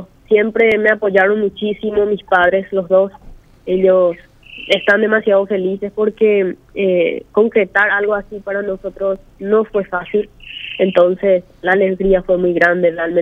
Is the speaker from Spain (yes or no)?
no; Santaní, San Pedro, Paraguay; Yo soy de Santaní, sí, estoy en Santaní.